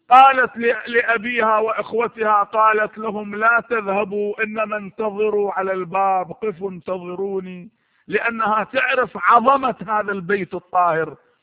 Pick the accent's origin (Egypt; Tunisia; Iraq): Iraq; نحن عندنا في العراق في كل مكان